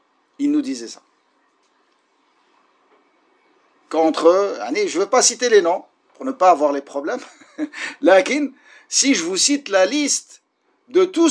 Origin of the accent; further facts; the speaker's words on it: Morocco; je vous parle de mon pays d'origine, le Maroc